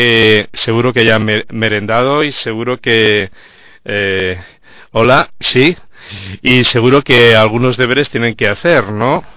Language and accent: Spanish; Córdoba, Andalusia, Spain; Pues yo soy de Córdoba